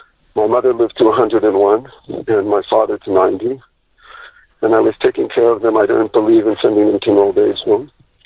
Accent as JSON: {"language": "English", "country": "United States", "tie": "born or raised there", "said": "I mean, I was born in America in the middle of a suburban area. I grew up as a sports, how do you say, a jock"}